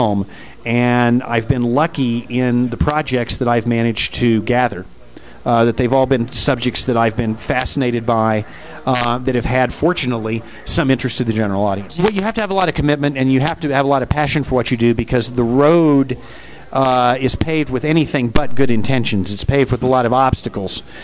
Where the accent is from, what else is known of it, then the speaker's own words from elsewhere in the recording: Texas, United States; I grew up in West Texas. I traveled here quite frequently.